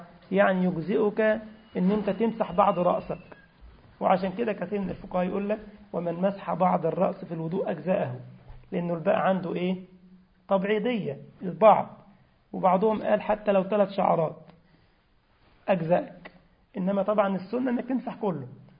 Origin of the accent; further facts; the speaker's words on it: Egypt; ودي اللغة الدارجة عندنا في مصر